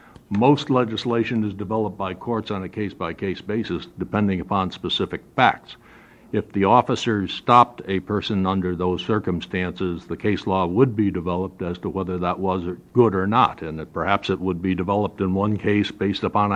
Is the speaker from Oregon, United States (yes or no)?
yes; Tigard, Oregon, United States; a person, as I am from Tigard, who was at the state fair